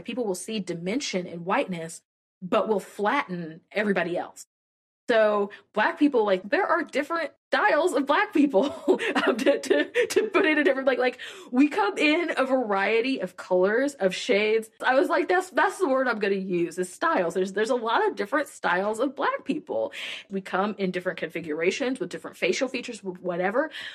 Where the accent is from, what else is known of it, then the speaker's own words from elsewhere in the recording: United States; because, you know, again, me being an American, it's such a different context.